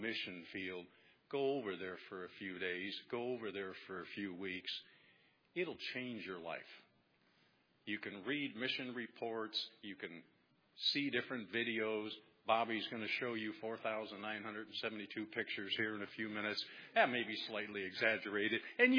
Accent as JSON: {"language": "English", "country": "United States", "said": "You know, these kids were from Africa, and we're from the United States here."}